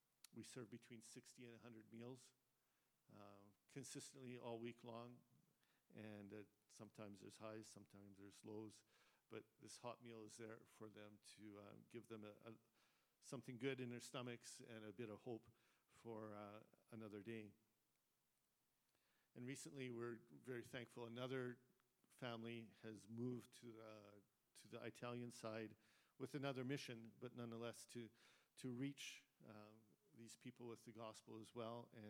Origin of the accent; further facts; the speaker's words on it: Abbotsford, British Columbia, Canada; I'm from Abbotsford, B.C. I grew up there. The Lord sent me out 37 years ago.